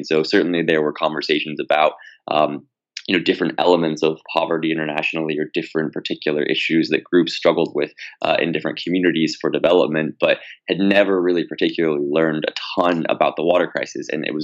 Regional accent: Indianapolis, Indiana, United States; now in Los Angeles, United States; I've lived in Los Angeles for the last 12 years, but I grew up in Indianapolis, Indiana. And for most of my childhood, we moved quite a lot

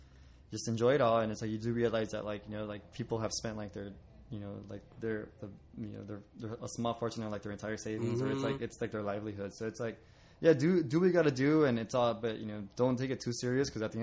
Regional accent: Nevada, United States; I feel like I'm lucky that I grew up in the, you know, here, and I grew up in the Nevada

